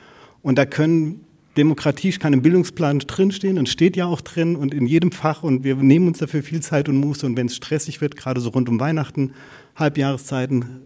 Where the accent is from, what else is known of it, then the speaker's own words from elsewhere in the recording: Giessen, Hesse, Germany; now in Konstanz, Germany; gebürtig aus Gießen.